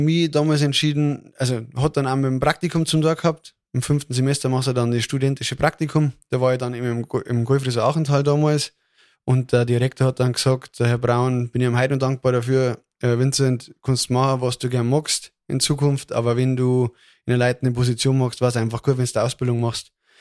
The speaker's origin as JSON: {"language": "German", "town": "Übersee", "region": "Bavaria", "country": "Germany", "tie": "born or raised there", "said": "bin 35 Jahre, komme direkt vom Chiemsee, bin quasi ein waschechter Chiemgauer, Überseher."}